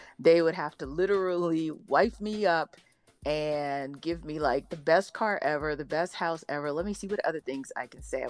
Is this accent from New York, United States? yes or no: no; Louisiana, United States; even though I'm from the South, right, from Louisiana.